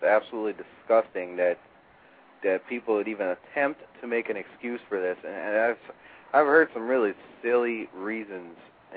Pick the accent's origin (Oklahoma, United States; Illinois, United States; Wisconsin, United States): Wisconsin, United States; Milwaukee; which is my hometown, by the way, people. That's where I grew up.